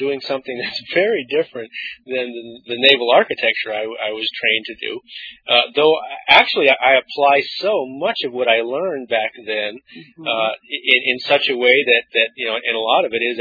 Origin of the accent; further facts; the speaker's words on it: Hawaii, United States; I grew up in Hawaii, and we always had, while living there, a really nice